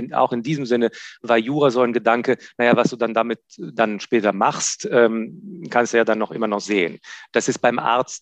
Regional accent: Israel; moved away as an adult; Ich bin aus Israel, wo ich geboren bin und aufgewachsen bin, nach Berlin gegangen

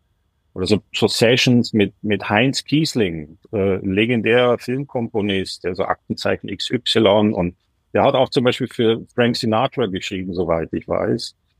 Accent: Pfaffenhofen, Bavaria, Germany; Dann kam ich so in Studio in der Nähe, da wo ich aufgewachsen bin, im Pfaffenhofen.

